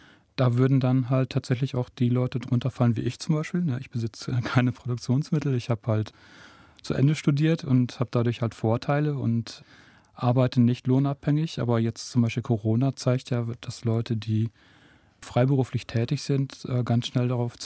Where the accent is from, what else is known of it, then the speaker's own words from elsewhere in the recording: Nordhorn, Lower Saxony, Germany; also das ist, wo ich herkomme, in meiner Heimatstadt Nordhorn